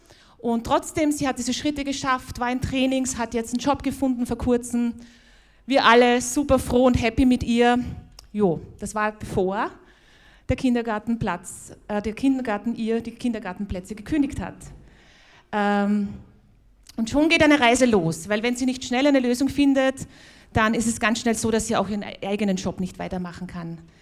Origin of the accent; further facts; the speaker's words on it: Vienna, Austria; accent: Viennese; Falls ihr verwundert seid, mein Akzent ist wienerisch, also ich hoffe, ihr versteht mich trotzdem.